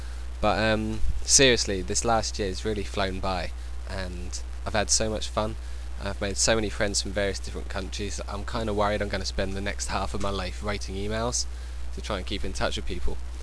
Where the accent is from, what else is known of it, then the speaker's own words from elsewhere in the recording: England, United Kingdom; moved away; I came from England last September